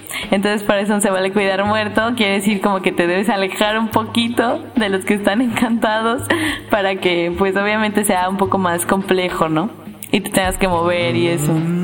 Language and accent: Spanish; Mexico; si en algo somos buenos los mexicanos es en saltarnos las reglas y hacer trampa